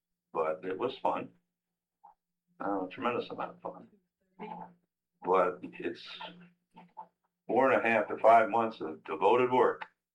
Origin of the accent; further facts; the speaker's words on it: New York, United States; born there; I was born on April 17, 1926. At Neuchâtel Hospital, Neuchâtel, New York.